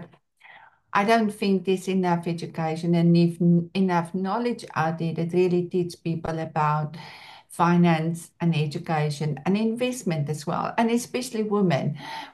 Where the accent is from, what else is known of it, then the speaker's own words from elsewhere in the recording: South Africa; Born and bred in South Africa and a true entrepreneur